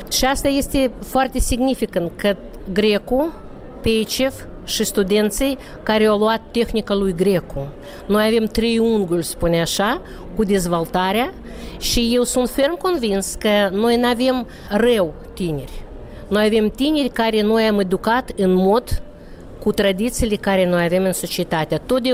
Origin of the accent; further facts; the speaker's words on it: Chișinău, Moldova; dar totdeauna eu sunt de la Chișinău în 5 generație